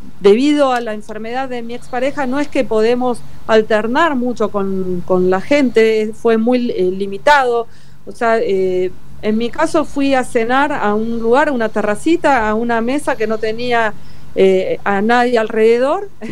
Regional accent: Argentina; para los que venimos de Argentina y tenemos que volver

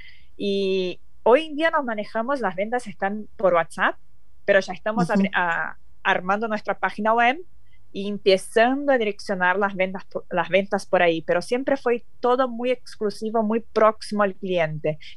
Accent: Brazil; Spanish is a second language; al final somos brasileñas.

